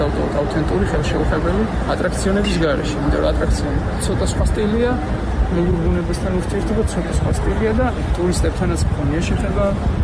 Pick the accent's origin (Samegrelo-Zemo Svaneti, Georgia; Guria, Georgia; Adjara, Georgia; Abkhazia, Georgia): Samegrelo-Zemo Svaneti, Georgia; Balda; ბალდაში დავიბადე, გავიზარდე და ეს ადგილი ჩემი მგონია და მიმაჩნია.